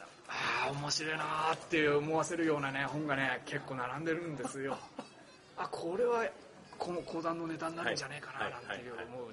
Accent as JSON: {"language": "Japanese", "town": "Hamura", "region": "Tokyo", "country": "Japan", "tie": "born or raised there", "said": "僕の実家の羽村の、はい、駅の、はい、すぐ前、"}